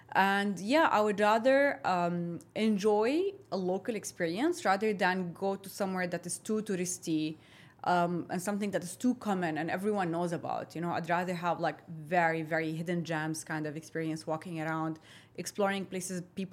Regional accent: Saudi Arabia; now in Dubai, United Arab Emirates; So as a Lebanese family growing up in Saudi, there are some of the habits and the cultural elements that we adopted

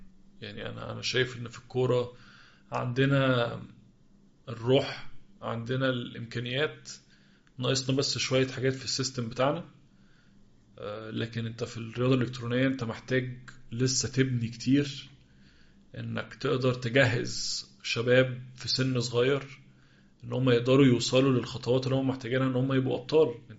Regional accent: Egypt; أكبر نادي عندنا في مصر

